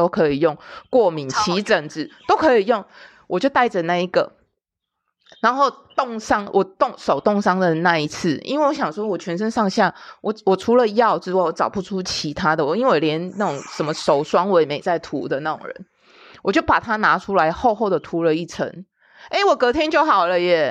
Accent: Taiwan; 因为我总不可能我一个台湾人，我跑去什么美国大使馆吧？

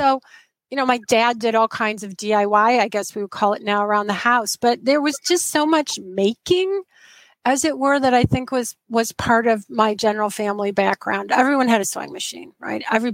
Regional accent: Illinois, United States; I grew up outside of Chicago, so a suburb of Chicago.

